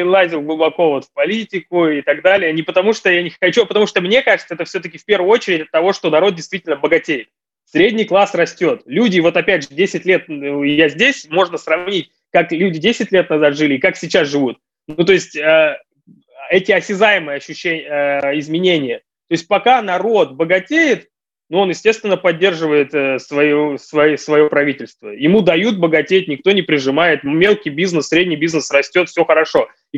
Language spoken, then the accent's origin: Russian; Russia; а ты откуда? Я говорю, а я из России.